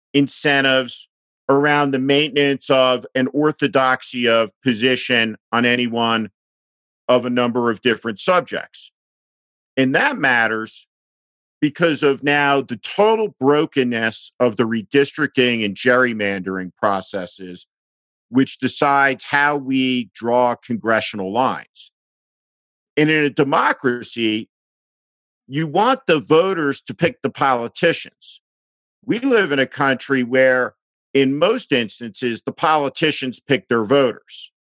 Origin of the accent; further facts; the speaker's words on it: New Jersey, United States; I grew up in New Jersey. And there was a tremendous tradition of Republicanism, all of whom happened to be pretty liberal.